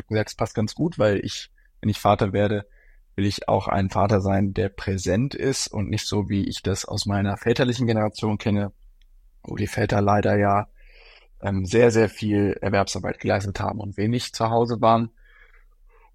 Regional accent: Düsseldorf, North Rhine-Westphalia, Germany; Ich bin aufgewachsen in Düsseldorf als Sohn von zwei JuristInnen, also meine Eltern beide AnwältInnen.

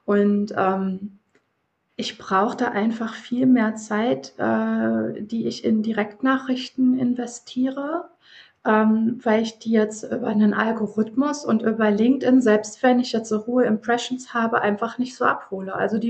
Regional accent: Germany; dass ich halt mit Leuten aus der ganzen Welt arbeite, habe ich für mich einfach entschieden, ich bin ich bin Deutsche, ich agiere wie eine Deutsche und ich erkläre das aber im Vorfeld.

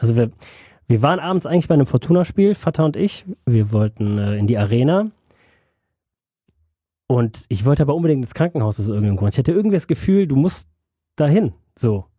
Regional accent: Düsseldorf, North Rhine-Westphalia, Germany; born or raised there

